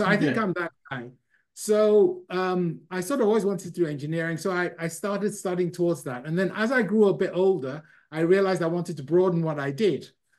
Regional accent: Ghana; born there; I was born in a country called Ghana in West Africa

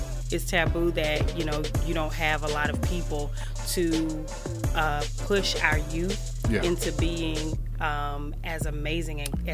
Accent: Shreveport, Louisiana, United States; I grew up in a rather small, medium town in Louisiana, Shreveport, Louisiana.

